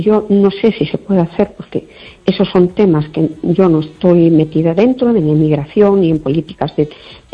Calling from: Perlío, Galicia, Spain; de Perlío.

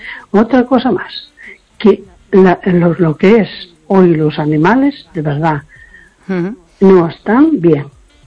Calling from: A Coruña, Galicia, Spain; de Coruña.

